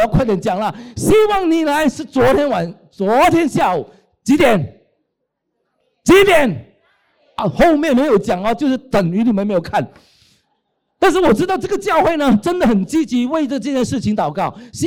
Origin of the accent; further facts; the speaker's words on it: Guangdong, China; 我是广东人